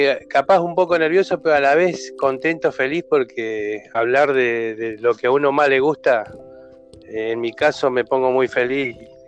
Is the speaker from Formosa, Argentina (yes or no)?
no; Buenos Aires, Argentina; moved away as an adult; also born or lived in Chaco; now in Río Grande, Argentina; Yo soy oriundo de la provincia del Chaco, me crié en Buenos Aires y a los 23 años vine a vivir acá a Río Grande